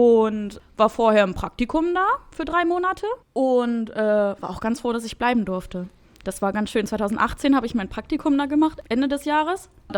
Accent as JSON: {"language": "German", "town": "Wolfsburg", "region": "Lower Saxony", "country": "Germany", "tie": "born or raised there", "said": "Und ich bin in Wolfsburg groß geworden."}